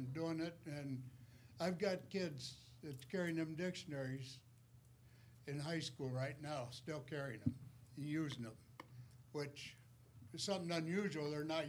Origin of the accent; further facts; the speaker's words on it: Frenchtown, United States; I'm from Frenchtown.